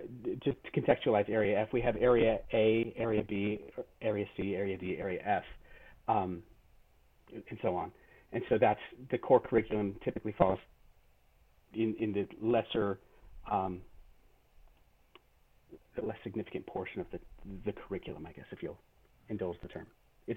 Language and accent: English; Colorado, United States; So, I'm a transplant from the Midwest. I guess if you can consider Colorado the Midwest. I came from Colorado.